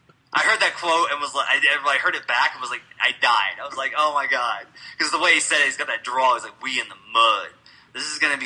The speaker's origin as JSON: {"language": "English", "town": "Denver", "region": "Colorado", "country": "United States", "tie": "born or raised there", "also_born_or_lived": "Argentina", "said": "I'm from Denver, but I mean, I was born in Argentina."}